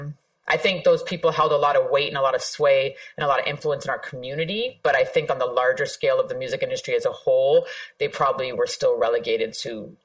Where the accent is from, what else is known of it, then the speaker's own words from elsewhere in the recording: Canada; is just the bare minimum of what we require to hopefully thrive with as Canadian artists with Canadian identity.